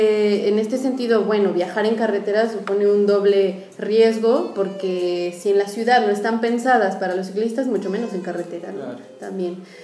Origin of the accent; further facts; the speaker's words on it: Mexico; para quienes estamos oscilando, viajando, y quienes somos mexicanos, escuchar esto que nos dicen.